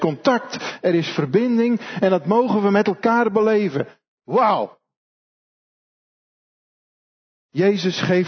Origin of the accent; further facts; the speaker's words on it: Holland, Netherlands; Ik ook hoor. Ik ben gewoon Hollander.